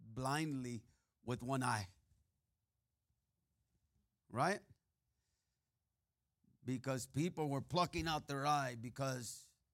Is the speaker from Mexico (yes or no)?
yes; Mexico; And in my hometown, and in many of towns in Mexico, they have up on the mountains or on a mountainous area or on a hill area, they have a cross.